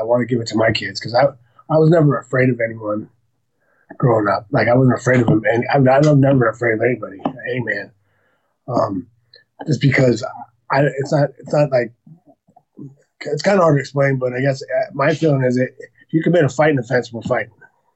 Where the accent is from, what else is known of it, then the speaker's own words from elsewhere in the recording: Santa Barbara, California, United States; Born and raised in Santa Barbara.